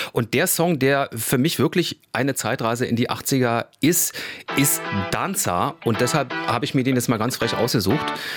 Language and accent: German; East Germany, Germany; Ich bin in der DDR groß geworden. Mhm. Wir haben Russisch gelernt.